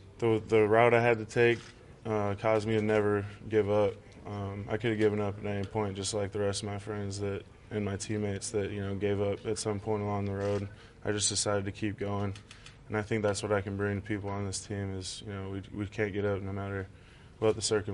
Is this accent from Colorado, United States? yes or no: no; Montana, United States; also born or lived in San Francisco; I was born in San Francisco. We moved around a lot to different teams, and then Montana is where I grew up, so I consider Montana my home.